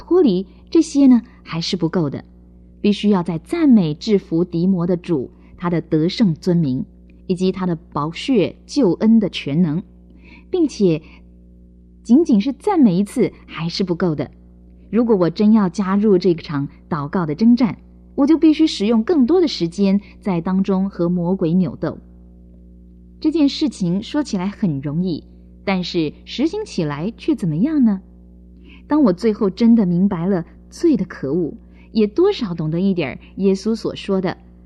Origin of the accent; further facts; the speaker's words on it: China; 我们都是中国人，我们都有一颗爱中国的心，